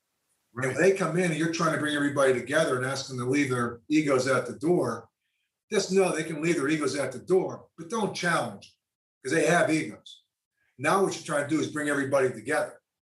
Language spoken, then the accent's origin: English; Pennsylvania, United States; So I grew up in Western Pennsylvania. I go back in there to interview.